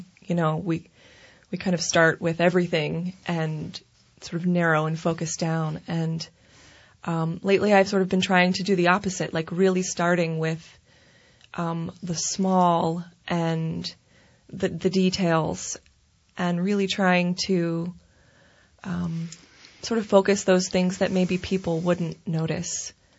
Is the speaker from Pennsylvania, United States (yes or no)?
yes; Pittsburgh, Pennsylvania, United States; We're from Pittsburgh. I'm a Pittsburgher.